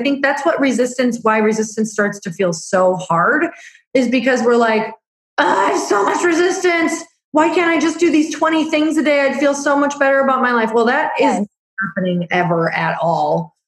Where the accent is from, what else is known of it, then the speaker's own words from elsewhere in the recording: Midwest, United States; I'm from the Midwest, so I can say all these things that are not actually totally.